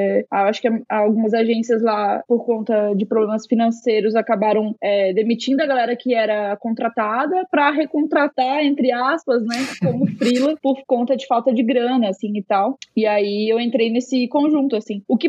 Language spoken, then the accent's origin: Portuguese; Joinville, Santa Catarina, Brazil; porque eu sou de Joinville, né, Santa Catarina.